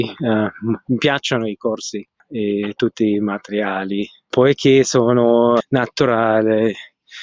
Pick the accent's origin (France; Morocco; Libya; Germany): Germany; Northern Germany; Italian is a second language; vengo dal nord della Germania, imparo l'italiano per 3 mesi e mezzo.